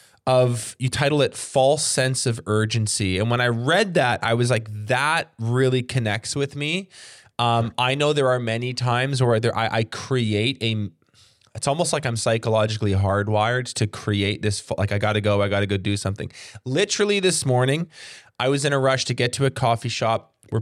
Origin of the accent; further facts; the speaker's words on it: Canada; I am Canadian.